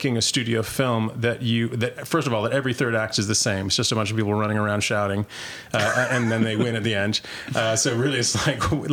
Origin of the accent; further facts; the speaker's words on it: New York City, New York, United States; born there; I was born in New York. I was born in what was then Doctor's Hospital, New York, which has been renamed, I think.